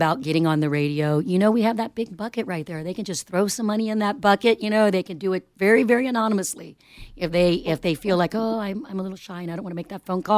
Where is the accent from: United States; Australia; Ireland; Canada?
Ireland; That's beautiful. Being Irish, I really appreciate that.